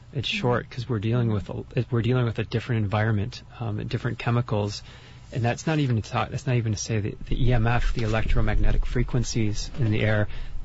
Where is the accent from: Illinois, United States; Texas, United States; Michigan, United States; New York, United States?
Michigan, United States; Detroit; moved away as an adult; I'm a transplant from Metro Detroit. And before I left, I told my parents